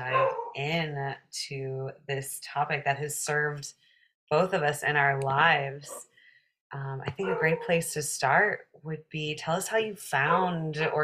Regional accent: Philadelphia, Pennsylvania, United States; I'm from Philly, so.

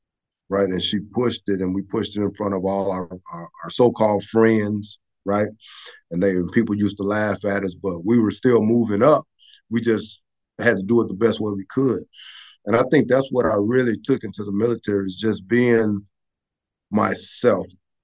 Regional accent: Houston, Texas, United States; I'm originally from Houston, and we grew up extremely poor, right?

